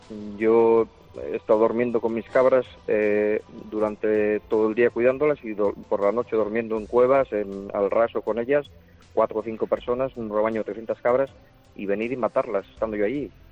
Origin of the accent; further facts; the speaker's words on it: Arredondo, Cantabria, Spain; Pues aquí en Cantabria, yo soy de Arredondo, de un pueblo de Cantabria